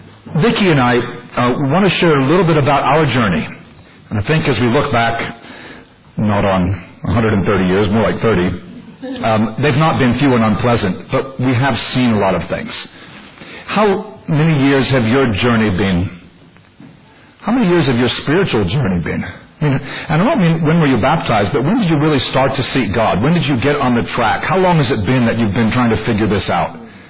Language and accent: English; United States; she's British and I'm American.